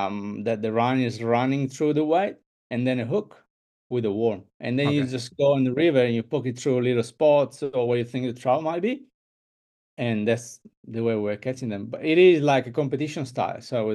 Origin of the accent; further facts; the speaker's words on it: Emilia-Romagna, Italy; say I'm from Bologna. Then from there you pin a line to the sea, and when you meet the shore, that's where I'm from.